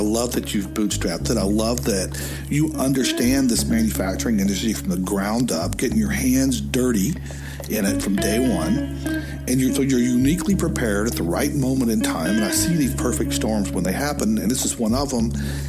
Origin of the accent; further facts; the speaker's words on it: Atlanta, Georgia, United States; accent: Southern; I grew up in the South in Atlanta, right here where we're doing the podcast. And, you know, I grew up as a Southern boy, and I had to work hard to lose that really, really deep Southern accent.